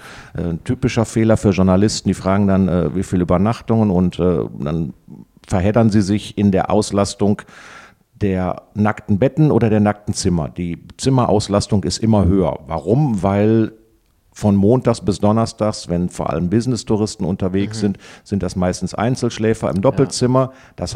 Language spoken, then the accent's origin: German; Oberhausen, North Rhine-Westphalia, Germany; Ich komme aus Buschhausen, das ist von hier Nein. aus nur so ein Steinwurf entfernt und so gerade eben nördlich des Kanals gewesen, nördlich des Kanals zur Schule gegangen